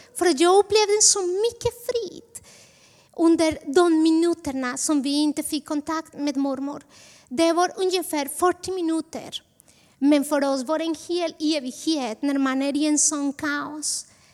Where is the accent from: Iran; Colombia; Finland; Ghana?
Colombia; now in Sweden; Jag kommer från Colombia. Och jag bodde i Bogotá, Colombias huvudstad.